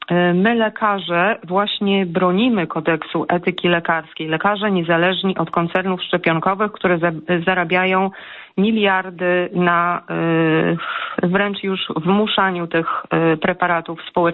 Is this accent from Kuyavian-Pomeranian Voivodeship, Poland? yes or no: yes; Bydgoszcz, Kuyavian-Pomeranian Voivodeship, Poland; now in Warsaw, Poland; bo pochodzę z Bydgoszczy, pracuję w Warszawie.